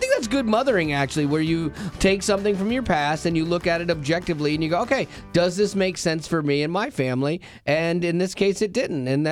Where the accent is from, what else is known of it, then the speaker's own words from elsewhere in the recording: Florida, United States; I grew up in Florida, too.